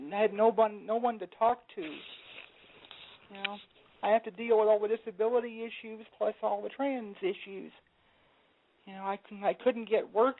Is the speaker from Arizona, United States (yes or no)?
no; Georgia, United States; And by the way, I'm from Georgia myself. It's nice to hear that accent again.